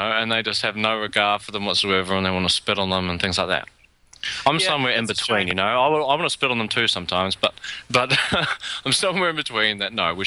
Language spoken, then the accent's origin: English; London, United Kingdom; now in New Zealand; Sadly, from my hometown of London, they come to New Zealand